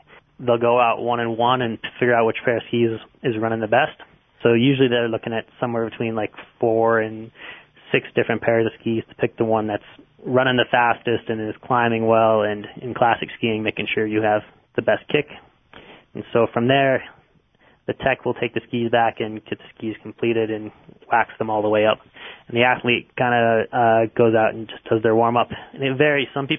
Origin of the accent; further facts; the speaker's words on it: North Pole, Alaska, United States; also born or lived in Duluth, Minnesota; I'm from North Pole, Alaska, but I lived in Duluth, Minnesota for a few years.